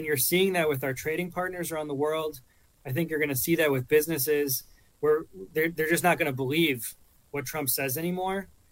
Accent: Wisconsin, United States; You know, in my home state of Wisconsin, there are a lot of communities that were devastated by the plant closing.

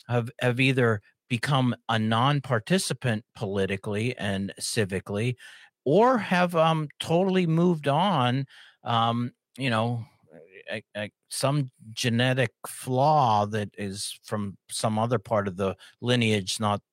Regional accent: Pittsburgh, Pennsylvania, United States; Johnny, you know, your hometown, Detroit, my hometown, Pittsburgh, you know, used to be incredibly, absolutely 100%, you know, blue collar, blue Democrats.

